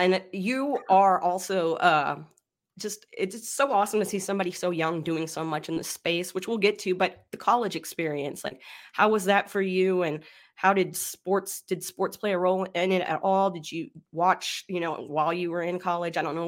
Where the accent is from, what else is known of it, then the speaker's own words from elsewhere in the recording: Texas, United States; We're right outside of Dallas. We're like 30 minutes north of Dallas.